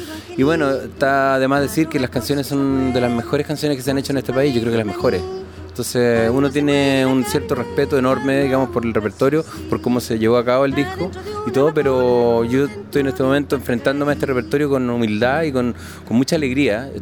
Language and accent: Spanish; Chile; como nieto y como músico chileno